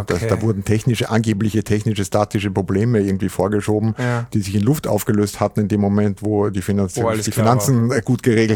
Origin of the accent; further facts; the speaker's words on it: Vienna, Austria; now in Hamburg, Germany; was ich als Wiener sagen kann